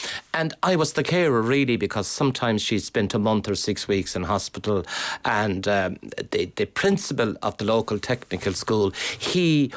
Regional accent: Spiddal, County Galway, Ireland; I was born in Indivon, very near Spittal, 2 miles from Spittal. I went to school in Spittal, walked to school in Spittal. I left school at 14

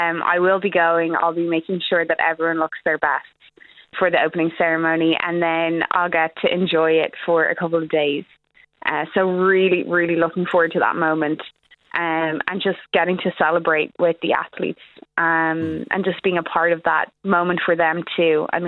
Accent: Ireland; moved away; the pure joy and pride you have to be Irish is just unmatched. I mean, if anybody gets a hint of my accent and wants to talk to me about Ireland, like, I am like bursting about it.

